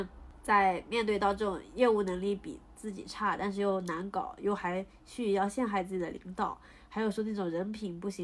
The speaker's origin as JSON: {"language": "Chinese", "country": "China", "said": "从我们一个中国人的角度来看"}